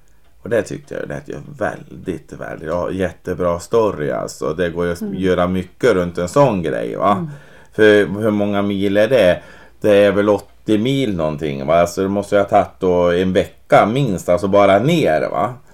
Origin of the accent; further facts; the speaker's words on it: Rome, Lazio, Italy; Och så är det, hej, jag är från Rom, säger jag.